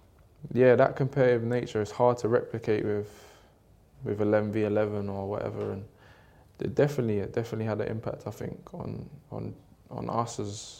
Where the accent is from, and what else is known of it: London, United Kingdom; born or raised there